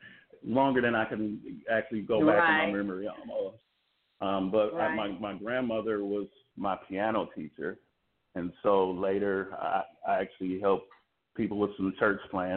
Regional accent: Cleveland, Ohio, United States; now in Los Angeles, United States; Cleveland, Ohio, that's correct. Born, raised, bred in Cleveland. Been in LA for a few years now, but Cleveland is definitely my hometown.

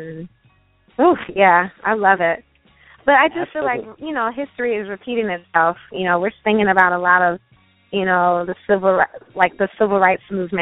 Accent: Chicago, Illinois, United States; Well, we started out in Chicago. I'm from Chicago, so

